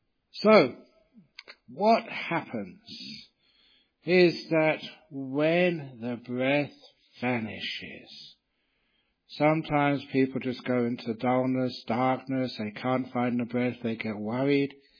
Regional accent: England, United Kingdom; born there; usually like to start on time because I was born in England, where we always hope the trains run on time.

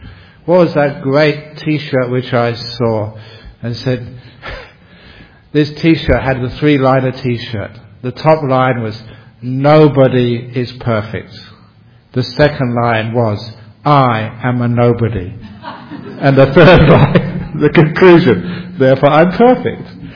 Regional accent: London, United Kingdom; I remember growing up in London, and we'd have in the school had a big map of the world.

